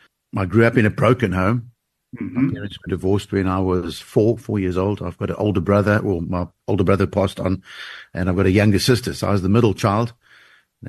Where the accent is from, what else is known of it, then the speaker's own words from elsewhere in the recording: East London, Eastern Cape, South Africa; I grew up in East London. For those listening tonight who may be familiar with East London, I was educated at Selborne College, a great boys' school right here in East London